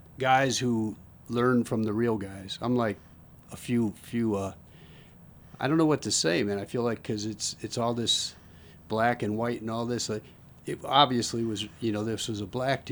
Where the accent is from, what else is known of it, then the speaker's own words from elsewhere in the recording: Arlington Heights, Illinois, United States; I'm from Chicago. I'm from Arlington Heights, Illinois. You know, that's like the home of the blues.